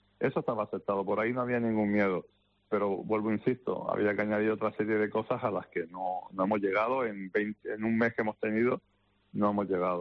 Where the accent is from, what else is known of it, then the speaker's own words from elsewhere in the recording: Canary Islands, Spain; Y acostumbrados estamos y asumidos lo tenemos, y los jugadores lo entienden, y nosotros como Gran Canarios